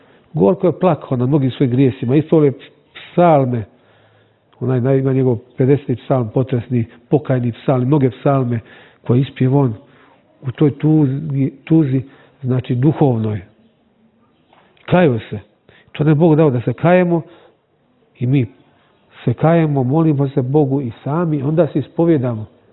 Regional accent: Bay of Kotor, Montenegro; Čak i kod nas u Boki je da je to veoma važno

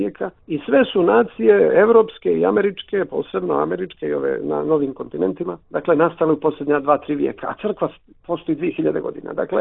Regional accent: Montenegro; kao Crnogorac, imam jedan izraz poštovanja prema svakome segmentu istorije

